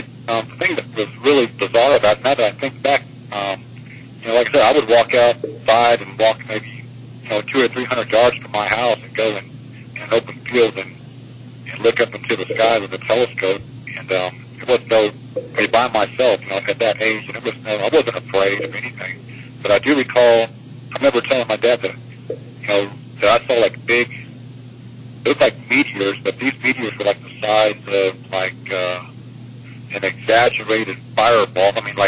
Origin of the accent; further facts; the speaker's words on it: Florida, United States; When I was a young man, early 60s, I grew up in Florida.